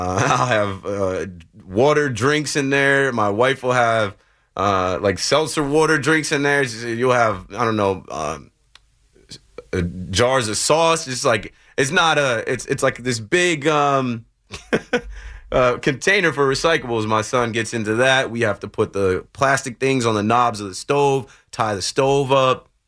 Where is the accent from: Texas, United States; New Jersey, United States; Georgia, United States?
New Jersey, United States; I grew up in Monmouth County down the shore where that's right in the middle.